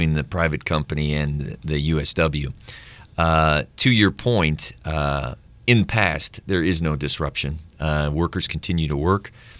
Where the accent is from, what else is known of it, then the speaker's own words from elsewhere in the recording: Hammond, Indiana, United States; I grew up at West Beach. Me and my friends, I grew up in Hammond.